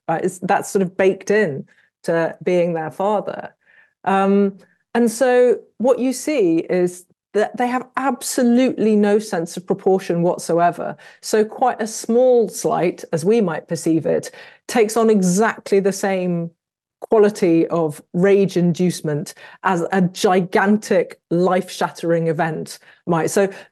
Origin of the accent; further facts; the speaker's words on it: Birmingham, West Midlands, United Kingdom; But that's because I grew up in Birmingham in the Midlands in England, and there's nothing dangerous there at all.